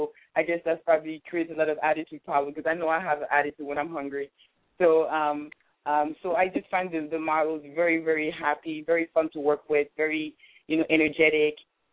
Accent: Paris, Île-de-France, France; I'm from Paris, and I know that in France

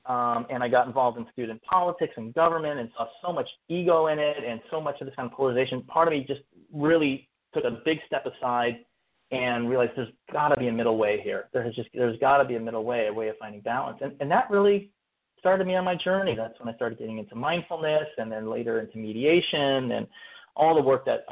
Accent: Berkeley, California, United States; growing up in Berkeley as such a liberal place, I saw how out of balance certain people were in Berkeley

